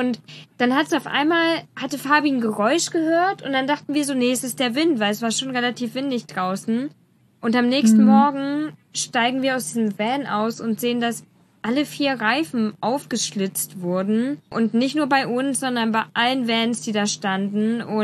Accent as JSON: {"language": "German", "country": "Germany", "said": "es waren wir als Deutsche, dann war ein holländisches Pärchen, eine französische Familie und ein polnisches Pärchen"}